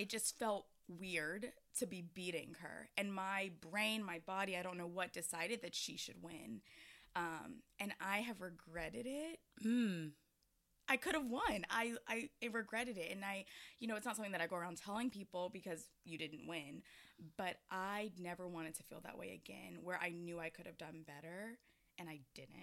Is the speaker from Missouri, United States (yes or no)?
no; Atlanta, Georgia, United States; yeah, I am from Atlanta.